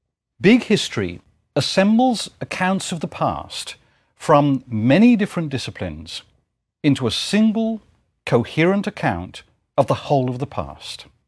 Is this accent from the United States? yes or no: no; England, United Kingdom; growing up in England, I thought, this is a completely different world from the one I live in.